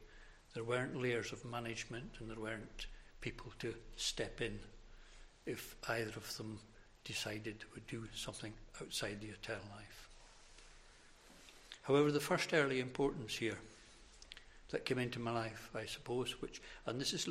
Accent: Harris, Scotland, United Kingdom; also born or lived in Inverness; I was born in Inverness, as it is. My mother had to go there for medical reasons, and I came back to Harris within the first fortnight. I was brought up in the hotel across the road

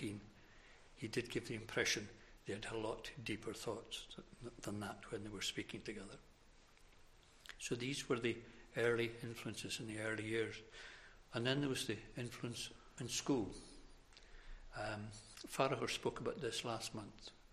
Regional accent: Harris, Scotland, United Kingdom; also born or lived in Inverness; I was born in Inverness, as it is. My mother had to go there for medical reasons, and I came back to Harris within the first fortnight. I was brought up in the hotel across the road

